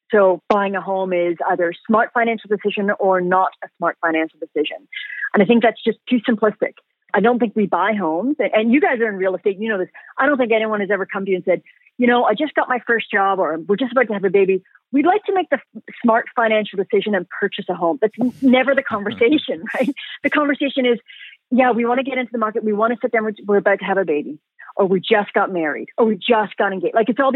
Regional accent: England, United Kingdom; now in Canada; We came from England. My father was trying to escape sort of what he considered classism there.

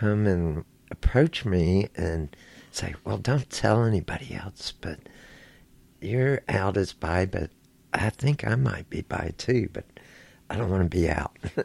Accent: Houston, Texas, United States; I grew up here in Houston, Texas.

